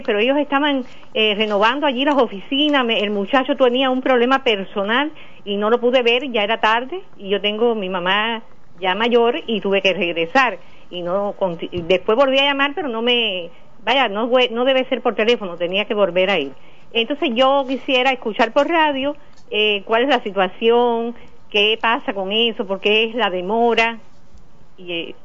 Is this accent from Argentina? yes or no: no; Cienfuegos, Cuba; porque yo soy de aquí de Cienfuegos